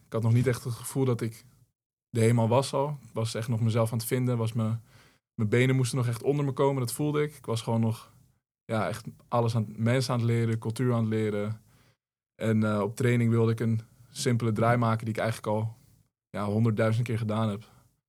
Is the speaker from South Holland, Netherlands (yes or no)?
no; Hoofddorp, North Holland, Netherlands; Ja, ik kom hier uit de buurt, ik kom uit Hoofddorp.